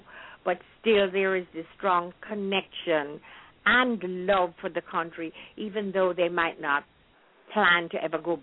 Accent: Jamaica; Growing up in Jamaica. I mean, when I was there, independence didn't even, you know, go through my mind.

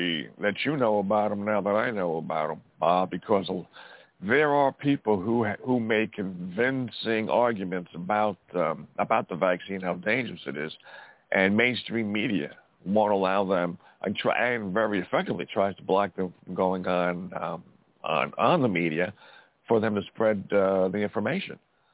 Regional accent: Missouri, United States; I'm from Missouri. I believe that it's happening.

